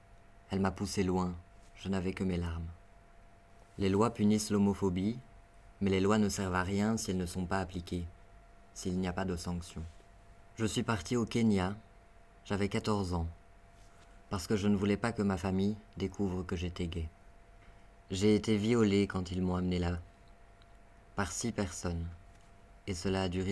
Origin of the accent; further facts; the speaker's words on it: Somalia; Je viens de Somalie et je suis homosexuel.